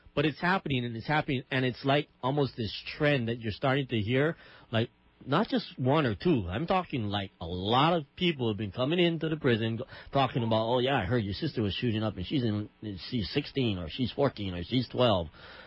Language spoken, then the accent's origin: English; Hawaii, United States; And at another thing that I just wanted to point out is, as a Hawaiian, I think sometimes we, along the way, we used what happened to us as a nation, as a kingdom